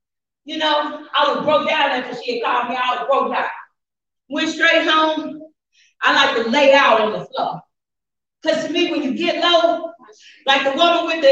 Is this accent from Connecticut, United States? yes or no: no; Atlanta, Texas, United States; Atlanta, Texas. And I was going through some stuff. I love my little country town. I was living in my hometown there.